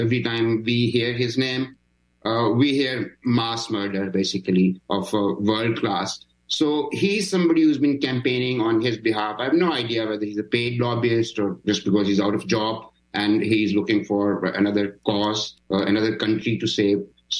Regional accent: Pakistan; But as a Pakistani

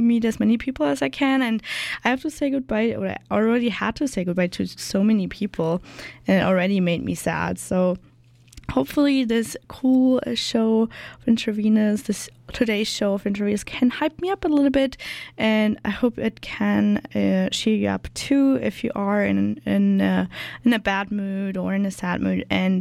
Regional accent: Germany; I'm from Germany, and I'm going back next Saturday

